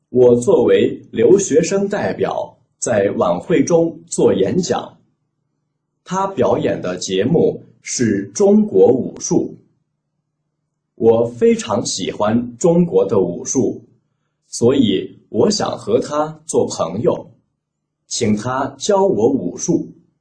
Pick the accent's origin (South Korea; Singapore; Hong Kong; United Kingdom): United Kingdom; Chinese is a second language; now in Beijing, China; 我来自英国，现在在北京大学学习。